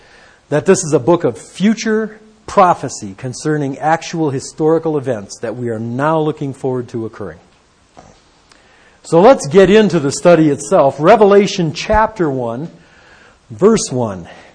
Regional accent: Detroit, Michigan, United States; A lot of you guys know that I came from Detroit.

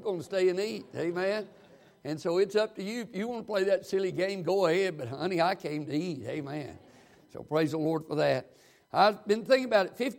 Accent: the South, United States; I'm from the South. I'm used to amens, and if I don't get them, I just preach longer and louder.

